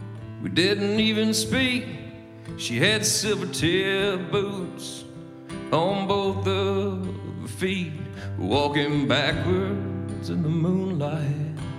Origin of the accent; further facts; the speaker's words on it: Paducah, Kentucky, United States; Well, I'm from Paducah. We got any Paducah folks out there?